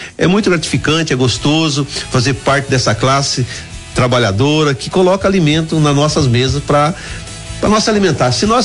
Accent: Assis Chateaubriand, Paraná, Brazil; born there; Bastante gente sabe que eu nasci aqui em Assis Chateaubriand, eu vim da agricultura, trabalhei no comércio, me aposentei e hoje trabalho na propriedade da família

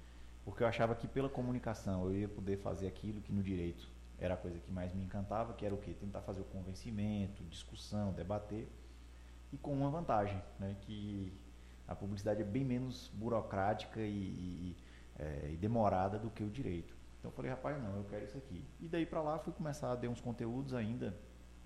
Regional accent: Livramento, Bahia, Brazil; born there; now in Vitória da Conquista, Brazil; Eu sou nascido em Livramento, mas já moro em Vitória da Conquista desde 1994 e esse ano me tornei cidadão conquistense aqui

